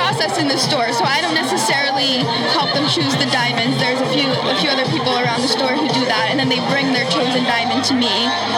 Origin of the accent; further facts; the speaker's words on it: Princeton, New Jersey, United States; I grew up in Princeton, New Jersey.